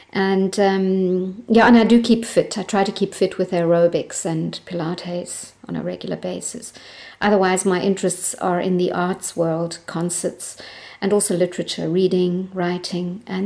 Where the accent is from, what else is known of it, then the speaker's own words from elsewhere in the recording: Durban, KwaZulu-Natal, South Africa; I grew up in a big city in South Africa called Durban. It's in the northeast coast of South Africa.